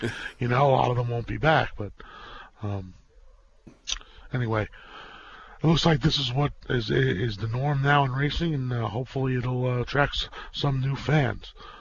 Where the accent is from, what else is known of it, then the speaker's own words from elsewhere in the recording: New York, United States; And especially as a New Yorker, I'm going to the Belmont anyway.